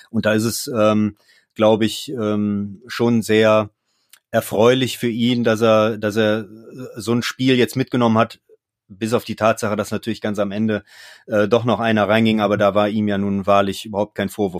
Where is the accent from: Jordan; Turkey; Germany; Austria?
Germany; Mönchengladbach, North Rhine-Westphalia; bin ja gebürtiger Gladbacher und dann wächst man natürlich auch mit dem Verein auf